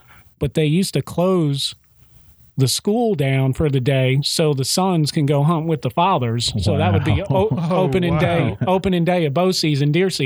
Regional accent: New Jersey, United States; I'm a damn Yankee, so I'm originally from New Jersey, so don't hold it against

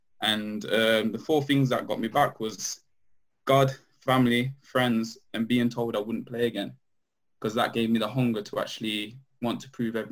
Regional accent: Nottingham, East Midlands, United Kingdom; also born or lived in London; So I moved from London about five. So me and my mum and my brother moved up to Nottingham. And I played for a local team in Nottingham, Calvert & Miners Welfare.

